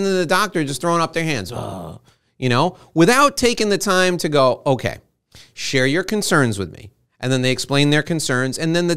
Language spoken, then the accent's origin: English; New York, United States; born there; My wife was born in New Jersey. I was born in New York, but that's not the diversity I'm talking about.